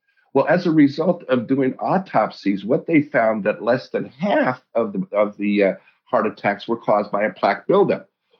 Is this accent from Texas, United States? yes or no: no; Colorado, United States; I grew up in Colorado, and when I was in high school, I picked up the guitar and started playing guitar